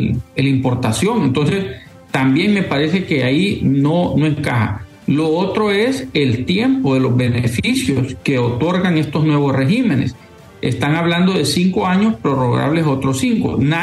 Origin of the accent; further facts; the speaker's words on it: Honduras; si alguien como yo, como hondureño, ¿verdad?